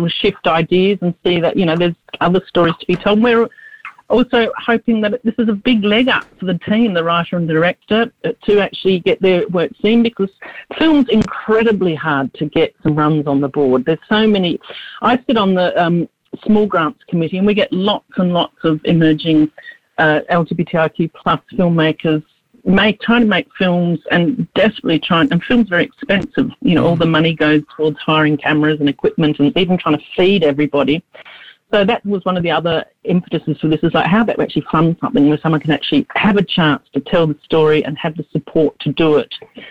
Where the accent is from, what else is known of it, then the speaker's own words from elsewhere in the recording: Australia; I'm white Australian